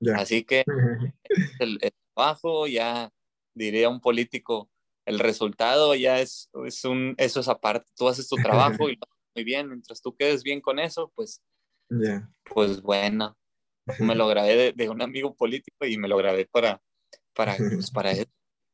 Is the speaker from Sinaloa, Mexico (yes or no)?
no; Monterrey, Nuevo León, Mexico; porque yo soy de Monterrey, por ahí se hacen muchas carnes asadas.